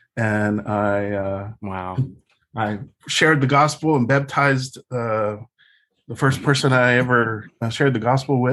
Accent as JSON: {"language": "English", "town": "Odessa", "region": "Texas", "country": "United States", "tie": "born or raised there", "said": "I grew up out in Odessa, Texas. That was a desert. And my dad was an oil rig man, what you call a roughneck. And we grew up in a trailer park."}